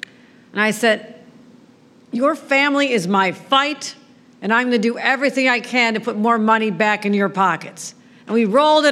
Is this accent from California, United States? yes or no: no; New York, United States; little girl growing up near Lake Erie, near the Bethlehem Steel Plant. My parents lived in a trailer park.